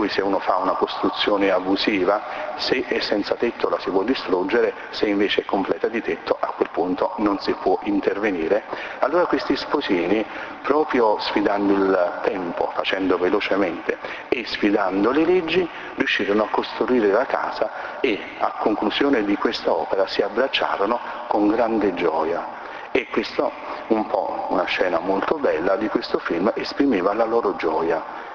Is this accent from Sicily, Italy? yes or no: no; Campania, Italy; Noi che siamo del Salernitano possiamo ben capire queste cose